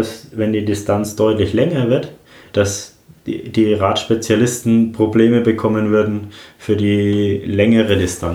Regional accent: Roth, Bavaria, Germany; Ja, Rot ist meine Heimat. Als Franke ist es, glaube ich, selbstverständlich, dass man in Rot am Start steht. Ich bin ja auch mit dem Rennen aufgewachsen.

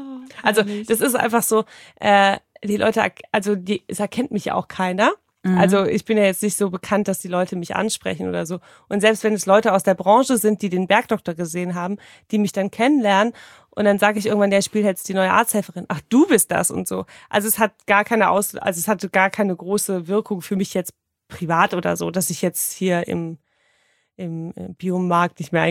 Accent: Hamburg, Germany; Wir kommen auch aus Hamburg.

